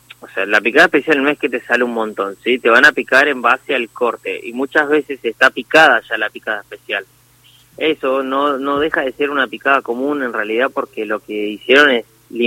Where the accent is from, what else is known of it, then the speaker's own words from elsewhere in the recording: Ituzaingó, Buenos Aires Province, Argentina; antes estaba trabajando en Ituzaingó, que soy de Ituzaingó.